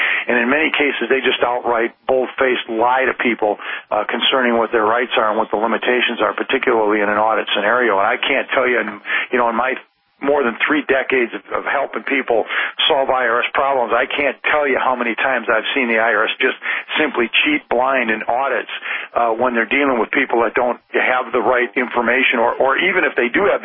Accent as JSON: {"language": "English", "country": "United States", "said": "And it's a perfectly natural expression, because we are American citizens."}